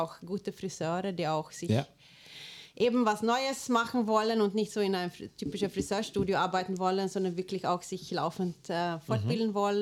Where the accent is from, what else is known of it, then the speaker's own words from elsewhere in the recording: Sweden; accent: Swedish; German is a second language; now in Austria; was für ein Vorteil man hat als Schwedin, lustigerweise im Vertrieb in Österreich.